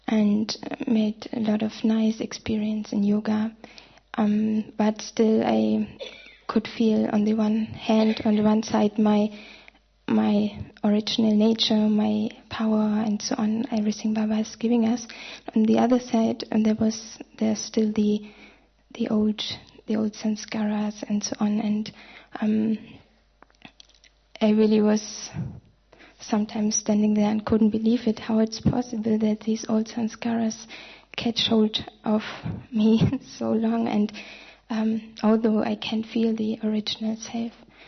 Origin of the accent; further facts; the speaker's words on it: Germany; from Germany, and for me the retreat was also very powerful